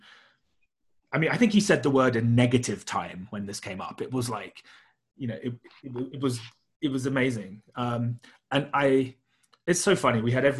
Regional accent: United Kingdom; I guess I'm British

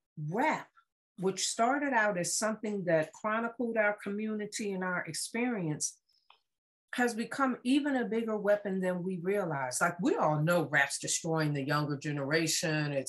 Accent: United States; Good old America. I mean, but I'm American.

